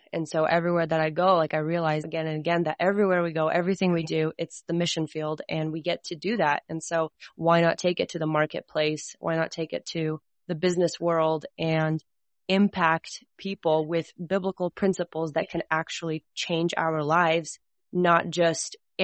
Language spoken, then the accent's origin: English; Alaska, United States; also born or lived in Russia / Washington State; I was born in Russia and I moved to the United States when I was really little and to Washington State, and then I moved to Alaska. I lived there for most of my life, grew up in Alaska.